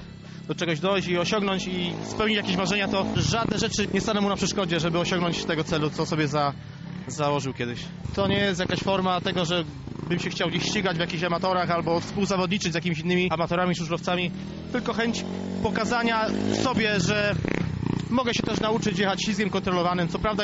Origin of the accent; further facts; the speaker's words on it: Leszno, Greater Poland Voivodeship, Poland; wychowałem się koło stadionu Smoczyka, 200 metrów obok stadionu